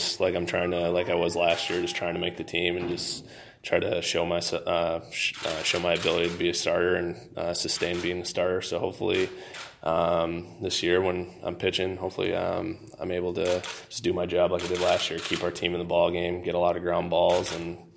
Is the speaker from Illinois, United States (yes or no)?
yes; Chicago, Illinois, United States; Where I come from Chicago, so the town is definitely divided, the city is divided.